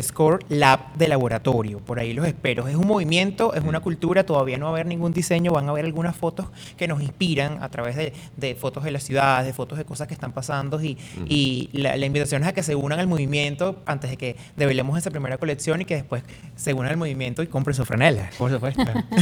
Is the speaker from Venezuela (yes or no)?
yes; Caracas, Capital District, Venezuela; yo soy caraqueño, pero, pero mi familia está en Sarasa, parte de mi familia está en Guárico, en Sarasa.